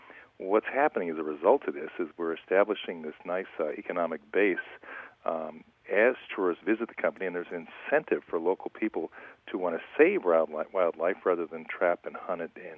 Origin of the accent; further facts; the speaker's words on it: New York, United States; I was raised back east in the Hudson Valley, and there was a large piece of property behind our house